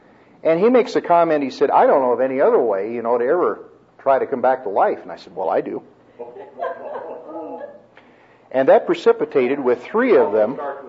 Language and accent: English; Kansas, United States; You know, I grew up in Kansas. The fact that anyone would ever get a divorce or consider anything like that was unthinkable in the 50s and 60s